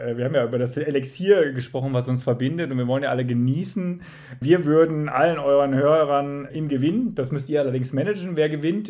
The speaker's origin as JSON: {"language": "German", "region": "Baden-Württemberg", "country": "Germany", "said": "Bei uns in Baden-Württemberg ist es so, die Ferien beginnen immer zu diesem Wochenende oder kurz danach."}